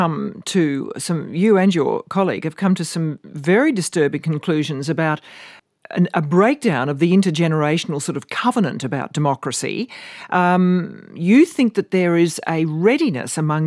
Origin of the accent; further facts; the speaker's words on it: Australia; I could take you up on that as an Australian